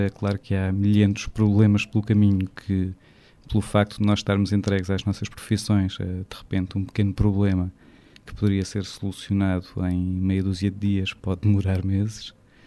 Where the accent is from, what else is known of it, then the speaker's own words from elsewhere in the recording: Alentejo, Portugal; a piada fácil seria dizer que, sendo alentejanos, gostamos de fazer as coisas com calma